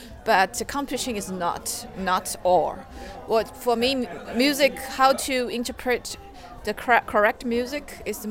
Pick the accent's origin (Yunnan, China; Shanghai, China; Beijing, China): Shanghai, China; English is a second language; I come from Shanghai, China, yes, yes.